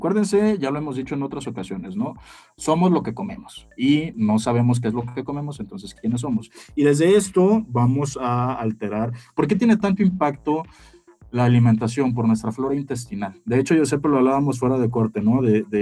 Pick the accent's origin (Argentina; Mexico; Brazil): Mexico; Y nosotros como mexicanos, si tú nos estás escuchando en otro país, pues bueno, primero que nada, saludos hasta donde nos estás escuchando